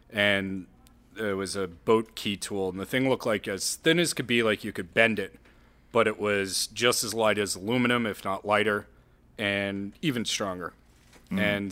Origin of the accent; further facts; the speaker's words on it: New York, United States; now in Nashua, United States; I grew up in New York. And when my father retired, we moved up to Nashua.